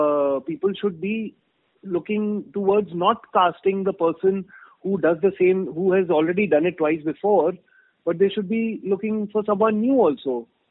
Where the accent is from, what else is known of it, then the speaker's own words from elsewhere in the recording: Delhi, India; also born or lived in London, United Kingdom / Bombay; I was brought up in Old Delhi initially for like the first 7-8 years of my life. And then I also lived in Bombay as a child with my family. Then I moved back to Delhi where I finished my schooling.